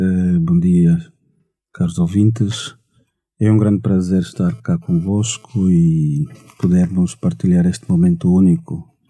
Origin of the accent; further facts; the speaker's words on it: Caála, Huambo, Angola; born there; first language Umbundo; é um jovem natural do Uambo, já agora, nasci na Kaala. Infelizmente não conheço o Uambo. falo um bocadinho umbundo, porque na altura vivi com a minha avó durante algum tempinho.